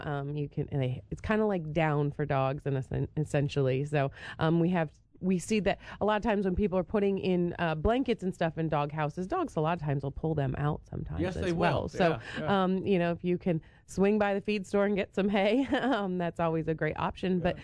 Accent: New York, United States; Yeah, I'm from New York, just over the Pennsylvania line.

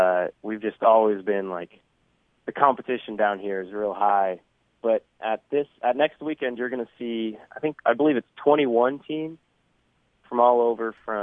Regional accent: San Diego, California, United States; I'm from San Diego, so I had actually none.

